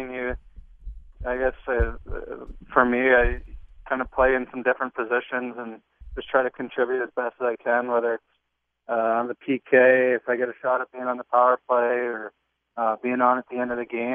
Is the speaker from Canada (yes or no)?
yes; Niagara, Ontario, Canada; Growing up in Niagara